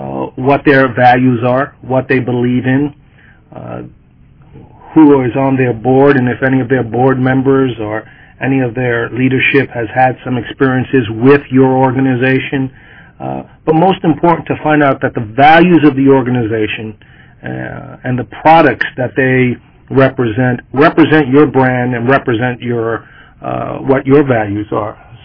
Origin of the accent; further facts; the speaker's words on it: South Bronx, New York, United States; I grew up in the Boys and Girls Club movement at the age of 6 years old in the South Bronx, Kips Bay Boys and Girls Club.